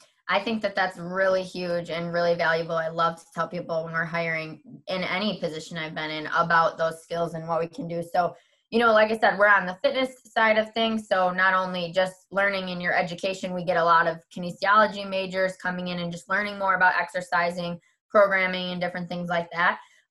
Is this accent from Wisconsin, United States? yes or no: yes; Wisconsin, United States; I was born and raised in Wisconsin. A lot of people can still hear my accent and I get a lot of jokes about that.